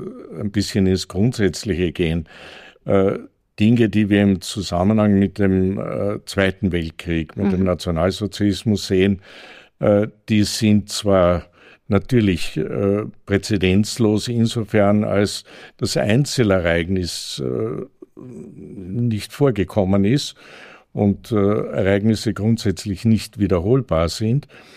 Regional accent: Carinthia, Austria; In anderen Teilen Österreichs, auch in meiner Heimat in Kärnten, hat es das nicht gegeben.

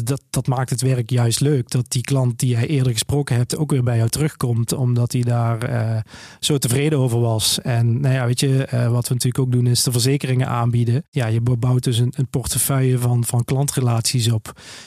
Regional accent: Overloon, North Brabant, Netherlands; Want we komen allebei uit Overloon, dus we hebben onze voelsprieten daar natuurlijk.

